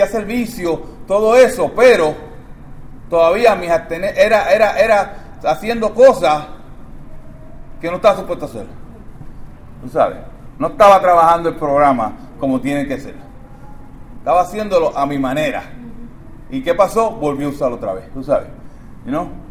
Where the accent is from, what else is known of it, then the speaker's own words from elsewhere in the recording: Santurce, Puerto Rico; trato de sacar la palabra en español, pero no sale bien, sale en inglés. Pero si yo soy nací y criado en Santurce, Puerto Rico, en los tablones, corriendo descalzo por ahí, por ese babote, tú sabes, que yo soy nací y criado allí, y el español hasta se me olvida.